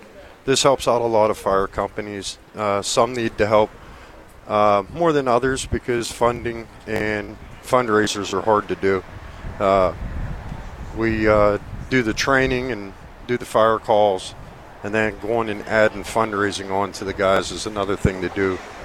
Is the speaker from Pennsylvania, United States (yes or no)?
yes; New Brighton, Pennsylvania, United States; Beaver County, New Brighton.